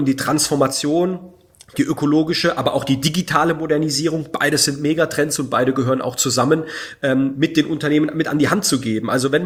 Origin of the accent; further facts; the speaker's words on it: Baden-Württemberg, Germany; ich komme aus Baden-Württemberg